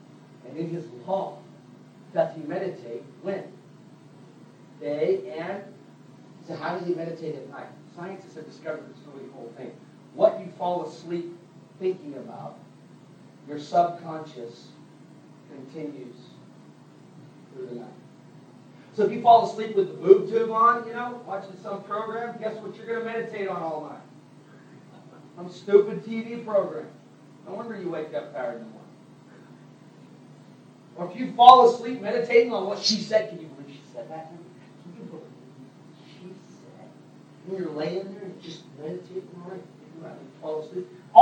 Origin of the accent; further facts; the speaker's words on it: Texas, United States; When I was a kid, I grew up in Texas, big place. And in West Texas, there the trees, the little mesquite trees, they're like this.